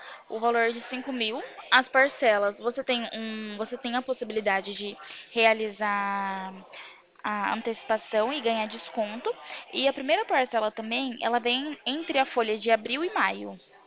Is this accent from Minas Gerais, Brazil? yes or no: no; São Paulo, Brazil; Eu sou aqui do interior de São Paulo.